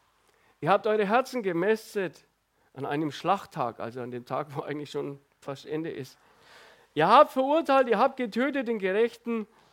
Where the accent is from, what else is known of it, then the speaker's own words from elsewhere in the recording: Baden-Württemberg, Germany; Als Schwabe eigentlich schwierig, ne?